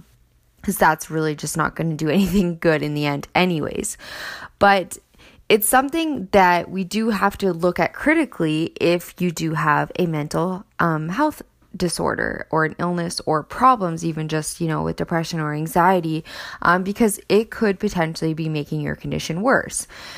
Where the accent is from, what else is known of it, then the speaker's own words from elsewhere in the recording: Canada; Growing up in Canada, in North America, that's our culture. We are very much raised in that. And my family are drinkers. And that's how I was raised. I grew up in a small town.